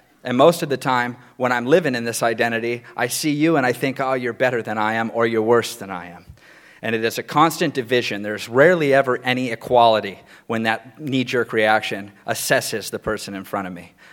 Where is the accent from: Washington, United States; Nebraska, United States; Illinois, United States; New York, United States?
Washington, United States; Spanaway; also born or lived in Tacoma; I grew up in Washington State, not far from here. I was born in Tacoma and raised in Spanaway.